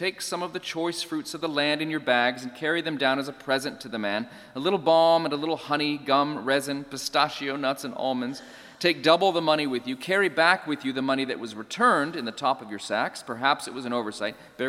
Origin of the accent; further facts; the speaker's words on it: North Carolina, United States; Growing up in North Carolina, I saw a lot of pickup trucks on the road.